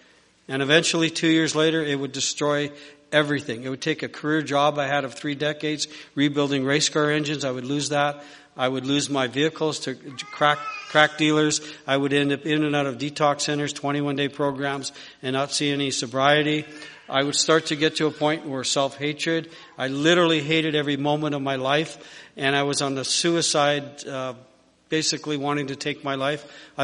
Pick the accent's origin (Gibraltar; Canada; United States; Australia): Canada; Winnipeg, Manitoba; I grew up in Winnipeg, married my high school sweetheart, raised two beautiful children